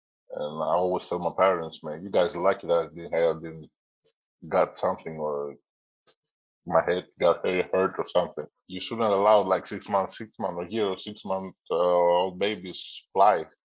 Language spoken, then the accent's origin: English; Tiko, Southwest Region, Cameroon; born there; I was born in Tiko, Cameroon. It was my mother's town.